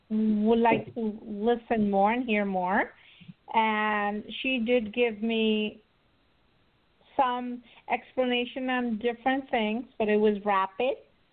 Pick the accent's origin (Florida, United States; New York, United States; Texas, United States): Florida, United States; I'm from Florida.